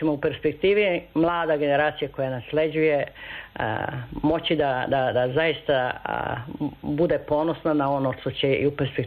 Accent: Pristina, Kosovo; Ja dolazim iz Prištine

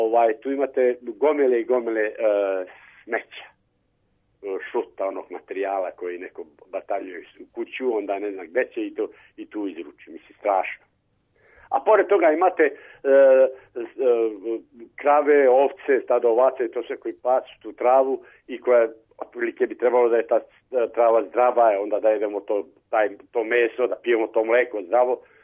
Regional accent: Zlatibor District, Serbia; accent: Sjenica-Pešter; Hoću da kažem sad moj lokalizam i moj akcenat za Sjeničko-Peštarske visoravni sa ona dva dugosilazna, prljamo je.

